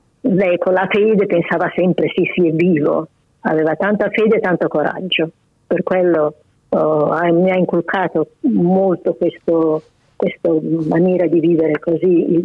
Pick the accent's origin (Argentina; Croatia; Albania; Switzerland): Croatia; Matulji, Primorje-Gorski Kotar County; born there; Sono nata a Mattuglie, a Giussi, vicino a Mattuglie, in provincia di Fiume, allora, era Italia, perché mamma insegnava là e papà era militare.